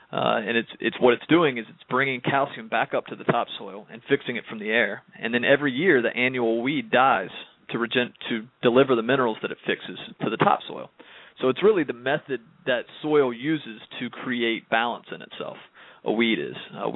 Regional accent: Greensboro, North Carolina, United States; I'm from Greensboro, about 3 hours up the road in the middle of the state.

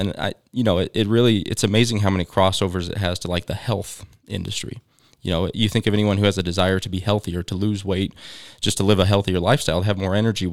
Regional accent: Colorado, United States; that I was familiar with growing up in Western Colorado.

